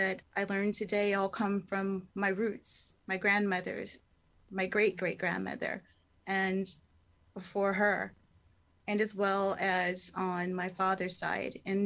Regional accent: Altadena, California, United States; I am a San Gabriel girl. So I grew up in Altadena, California.

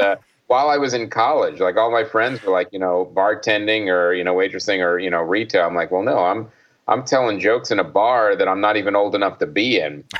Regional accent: West Chester, Pennsylvania, United States; I went to college there, but I actually grew up in a suburb of Philly called Westchester, Pennsylvania.

